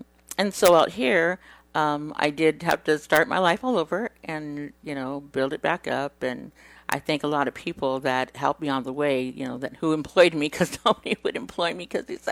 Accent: California, United States; moved away as an adult; It's going to be 21 years this weekend because I moved here during the Mother's Day weekend. And I came from California, the C word.

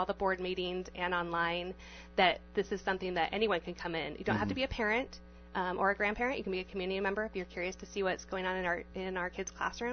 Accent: Siletz, Oregon, United States; Well, I grew up in Oregon in a very small city. Siletz, Oregon, if you've ever heard of it, has 1,000 citizens.

